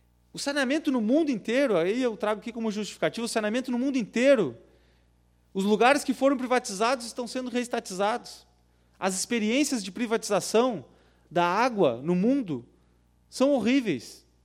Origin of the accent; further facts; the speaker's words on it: São José do Norte, Rio Grande do Sul, Brazil; eu cresci no São Caetano, né? Cresci andando de bateira ali, vendo o mar de liquinho, né? Acompanhando a vida da pesca. Então, em São José do Norte, a gente conhece a vida do pescador.